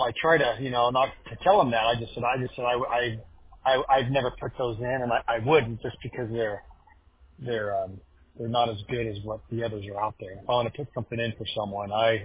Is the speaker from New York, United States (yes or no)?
no; Yucaipa, California, United States; I was raised in Yucaipa near Redlands and San Diego and Palm Springs on the other side.